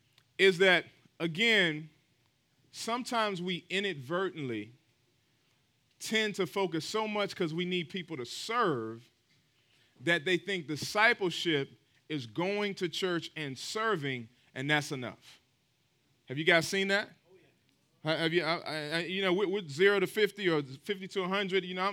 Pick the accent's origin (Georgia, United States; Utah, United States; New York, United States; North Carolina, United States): North Carolina, United States; Raleigh; I'm from Raleigh, so we're flying to RDU.